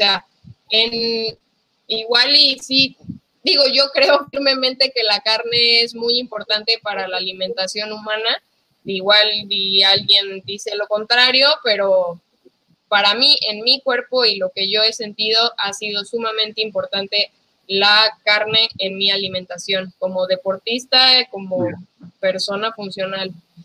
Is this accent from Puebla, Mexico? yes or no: no; Colima, Mexico; nosotros somos de Colima, entonces acá en Colima no había nada así como regenerativo, orgánico